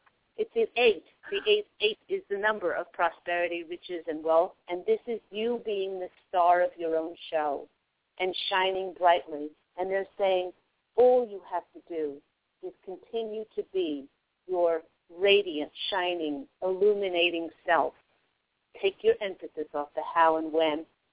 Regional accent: New York, United States; I remember many trips as a teenager going down, escaping the northern New York winters and going to Florida.

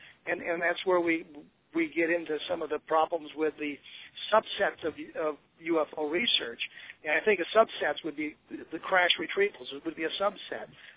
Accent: Denver, Colorado, United States; I grew up in Denver, Colorado.

